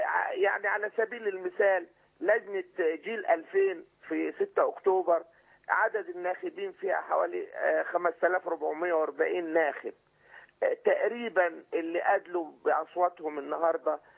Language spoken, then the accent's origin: Arabic; Sohag, Sohag Governorate, Egypt; لما أنا من سوهاج يا دكتور